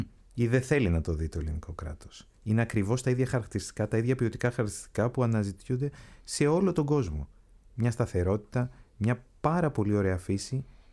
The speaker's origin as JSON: {"language": "Greek", "region": "Crete", "country": "Greece", "said": "στην πατρίδα μου στην Κρήτη."}